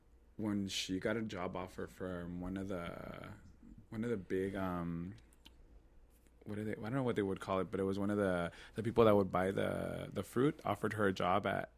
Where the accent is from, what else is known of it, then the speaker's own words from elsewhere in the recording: Los Angeles, California, United States; So, yeah, so that's a little bit about me growing up in Boyle Heights. It's genuinely one of the only community that felt like home. So when my mom moved away, I decided to stay here in Boyle Heights and been here ever since.